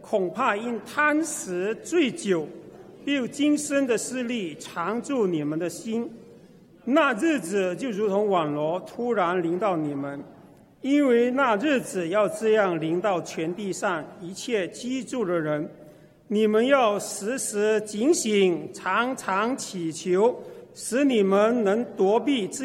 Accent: Chaozhou, Guangdong, China; 我们潮州话有一句俗语

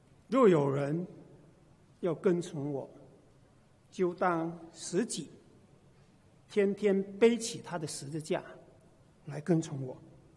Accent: Chaozhou, Guangdong, China; 我们潮州话有一句俗语

